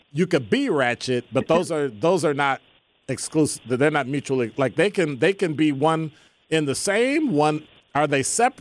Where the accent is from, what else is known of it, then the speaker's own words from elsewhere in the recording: Chicago, Illinois, United States; if you knew where I grew up in Chicago, it was ghetto.